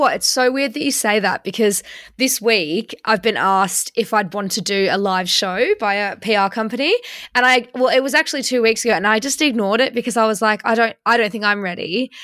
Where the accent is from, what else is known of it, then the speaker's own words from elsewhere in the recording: Australia; now in London, United Kingdom; Yeah, when I moved to London from Australia, that was one of the ways that I saw the city, just when I didn't know anyone here, because I moved here on my own.